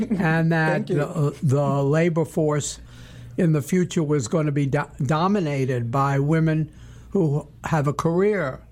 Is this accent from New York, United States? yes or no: yes; New York, United States; I grew up in New York, as you can hear, and went to school, including the City College of New York, for an undergraduate.